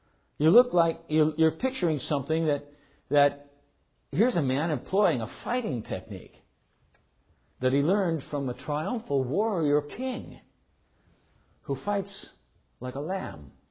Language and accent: English; Ireland; Now, me being an Irishman, I was taught to box when I was smaller.